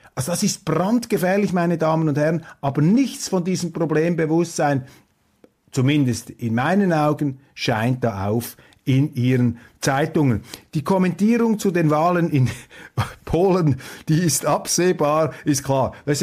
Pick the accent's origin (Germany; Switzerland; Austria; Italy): Switzerland; Und das sage ich als Schweizer.